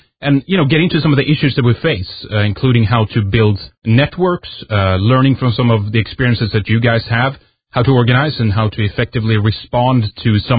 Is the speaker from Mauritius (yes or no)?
no; Sweden; English is a second language; I'm from Sweden, the land of the Goths, or the Geats, if you so prefer.